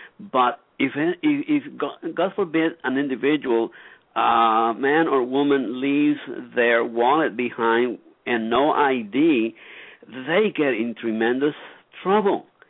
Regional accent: Puerto Rico; I am originally from Puerto Rico. We're born U.S. citizens. We all have accents, you see, you know.

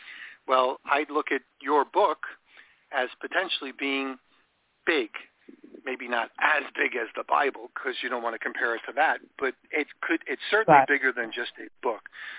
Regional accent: New York, United States; And I grew up in New York, so I was on Long Island.

